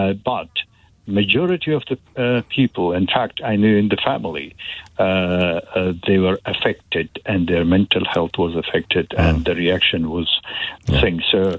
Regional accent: Afghanistan; English is a second language; moved away; because I come originally from Afghanistan. I've been living here for a long time.

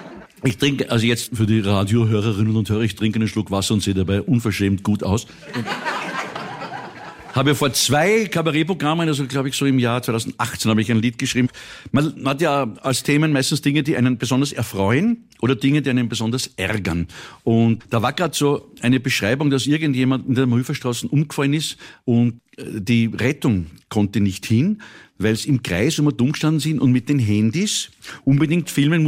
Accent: Upper Austria, Austria; born there; Ich bin ein geborener Oberösterreicher.

